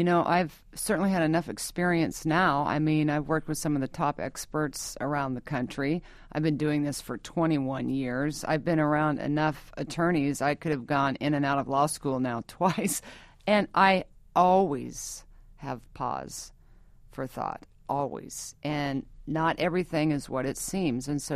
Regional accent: Kansas, United States; I was born and raised in Kansas.

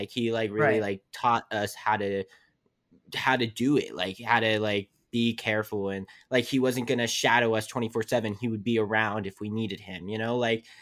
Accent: West Virginia, United States; Like, I know no one, coming to a new state. I'm from West Virginia, where it's like a small town, and then coming to like this, and there's lights everywhere and people walking on the street.

